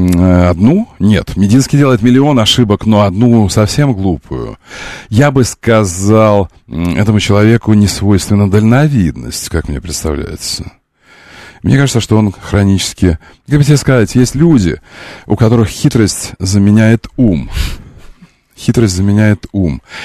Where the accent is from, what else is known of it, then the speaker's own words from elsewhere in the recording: Ukraine; Я украинец. Я украинец.